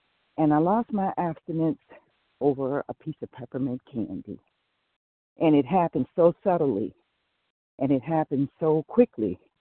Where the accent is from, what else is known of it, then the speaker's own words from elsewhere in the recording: Michigan, United States; I am from Michigan.